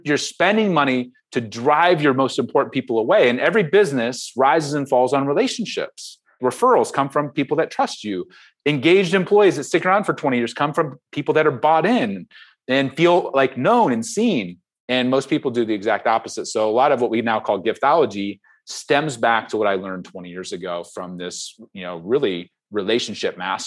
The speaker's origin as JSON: {"language": "English", "region": "Ohio", "country": "United States", "tie": "born or raised there", "said": "Well, I'm a farm kid. I grew up in Ohio. I grew up milking goats every morning."}